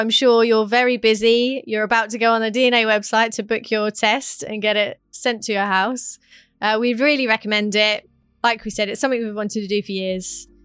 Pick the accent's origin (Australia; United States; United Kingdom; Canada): United Kingdom; England; It's in the way that I've been raised. It's in my humor. I really do feel English. And in the past, I think I've been a little embarrassed to say I'm English.